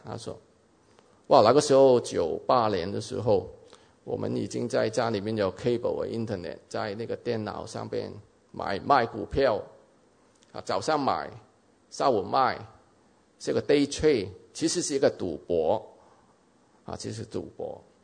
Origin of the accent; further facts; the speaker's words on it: Hong Kong; 我们在香港的时候呢，香港因为很多基督教学校的，大部分人都是从基督教学校读书，我一样，我从小就在基督教学校读书，所以我知道有上帝的